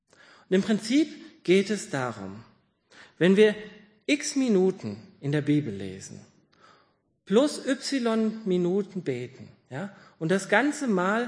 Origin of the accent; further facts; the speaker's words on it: Hesse, Germany; Ich weiß, dass ich als Hesse immer schwäbischer werden kann. Aber ich werde niemals ein echter, gebürtiger Schwabe werden.